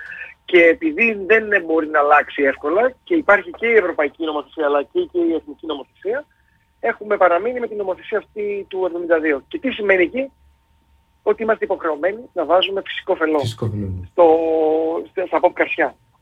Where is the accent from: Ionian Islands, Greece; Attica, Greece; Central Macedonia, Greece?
Ionian Islands, Greece; Kefalonia; επειδή είμαι κεφαλονίτης και μου γυαλίζει λίγο το μάτι